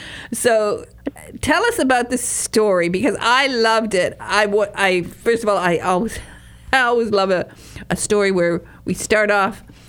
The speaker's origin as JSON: {"language": "English", "region": "Michigan", "country": "United States", "tie": "born or raised there", "also_born_or_lived": "Sonning, United Kingdom", "moved": "as an adult", "said": "I grew up in Northern Michigan, but I bought a house when I was 21 years old. I bought a 400-year-old cottage in Sonning, near Reading, and not far from Oxford."}